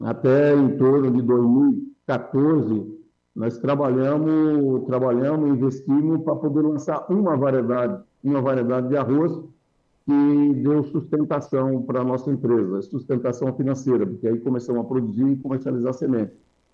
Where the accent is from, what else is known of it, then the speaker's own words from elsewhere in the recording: Brazil; considera esse assunto com tanta seriedade e com tanta austeridade como nós brasileiros.